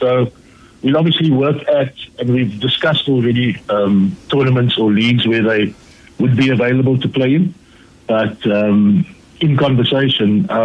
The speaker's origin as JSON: {"language": "English", "town": "Lansdowne", "region": "Western Cape", "country": "South Africa", "said": "So great to be, and again, I come from Lansdowne"}